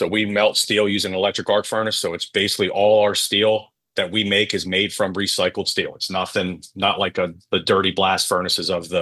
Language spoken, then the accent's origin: English; Pennsylvania, United States; I was born in Central Pennsylvania, lived here all my life, graduated high school